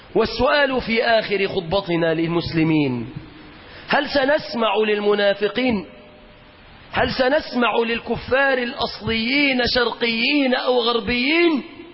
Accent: Egypt; بلادنا مصر

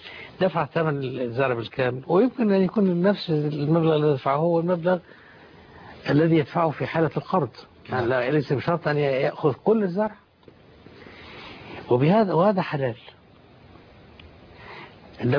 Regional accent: Kafr Battikh, Kafr El Sheikh Governorate, Egypt; كان هذا عندنا في بلدتنا في كفر بطيخ.

